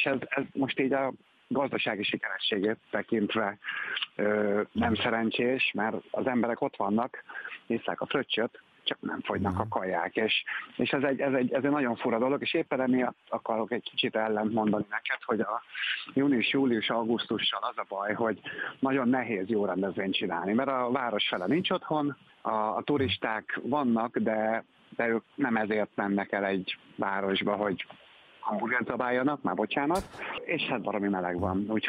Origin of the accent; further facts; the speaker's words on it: Budapest, Hungary; Nekünk így a budapesti események a fő fókuszú történetek, nyilván azért, mert innen származunk